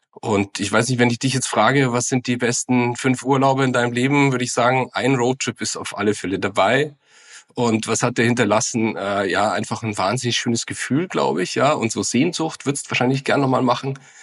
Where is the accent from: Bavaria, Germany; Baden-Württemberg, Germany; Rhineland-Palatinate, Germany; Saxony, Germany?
Bavaria, Germany; Munich; ich bin ja Münchner